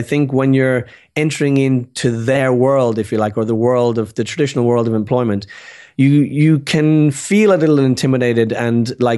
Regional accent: Dublin, Leinster, Ireland; I grew up in Dublin in Ireland.

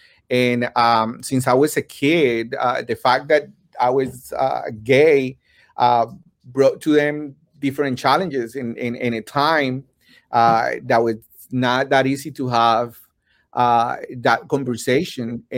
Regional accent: Colombia; now in United States; Well, I'm from Colombia, and I emigrated to this country almost 20 years ago, or 20 years ago.

